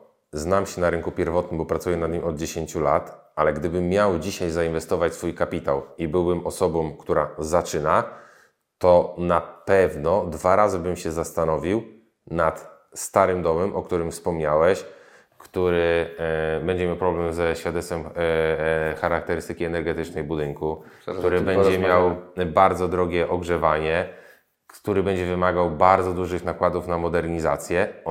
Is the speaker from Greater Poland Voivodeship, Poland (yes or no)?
yes; Poznan, Greater Poland Voivodeship, Poland; ja jestem akurat z Poznania, na Ratajach